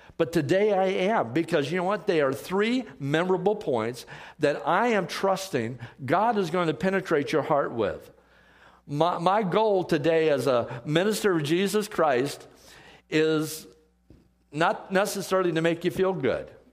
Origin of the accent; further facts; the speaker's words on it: Iowa, United States; You know, I brag about Iowa, since it's my home state especially